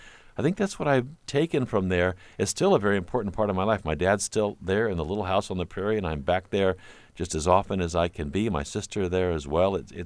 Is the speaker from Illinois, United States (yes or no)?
yes; Bloomington, Illinois, United States; Well, I grew up in central Illinois, Bloomington Normal